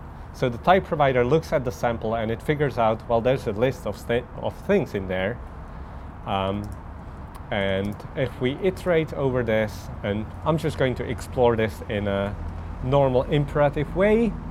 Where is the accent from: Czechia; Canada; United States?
Czechia; English is a second language; So I'm from Czech Republic